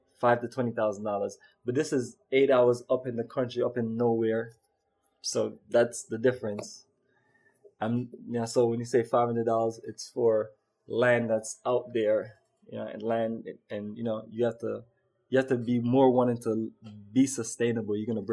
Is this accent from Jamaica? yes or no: yes; Jamaica; moved away; It just remind me of this, you know, family culture of growing up in Jamaica, and the culture that was broken since we got here.